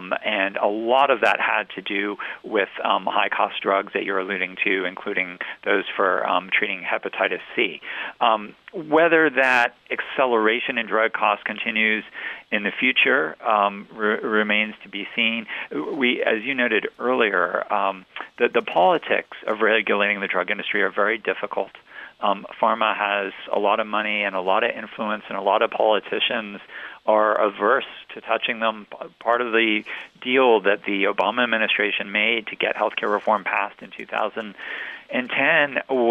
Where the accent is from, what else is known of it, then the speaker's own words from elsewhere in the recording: Florida, United States; And I come from Florida myself, and so can tell you firsthand, we have a few Medicare beneficiaries in Florida.